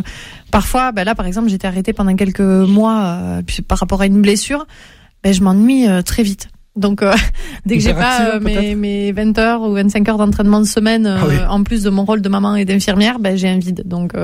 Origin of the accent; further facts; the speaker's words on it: Font-Romeu, Occitanie, France; L'avantage que j'ai eu, c'est que j'ai grandi à Font-Romeu.